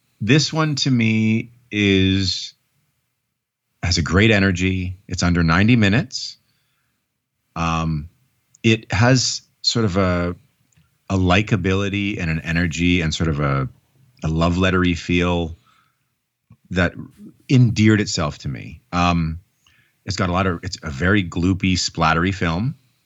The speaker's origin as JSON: {"language": "English", "country": "Canada", "said": "I'll be honest with you, as a Canadian, I don't even know what Arbor Day is."}